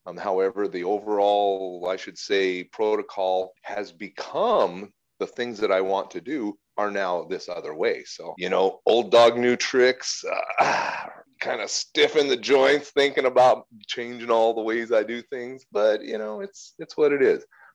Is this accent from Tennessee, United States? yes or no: no; South Dakota, United States; now in Florida, United States; Now, I grew up in South Dakota, which is such a dry place